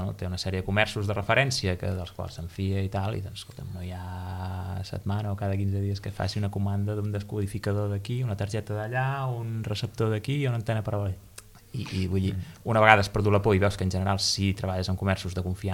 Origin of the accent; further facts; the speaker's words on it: Reus, Catalonia, Spain; jo sóc de Reus, no sóc d'un poblet